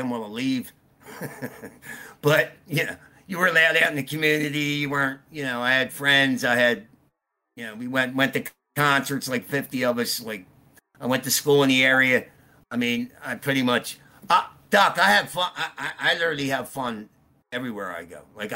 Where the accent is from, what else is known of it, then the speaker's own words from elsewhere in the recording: Philadelphia, Pennsylvania, United States; I grew up in Roxburgh. It's almost like the suburbs.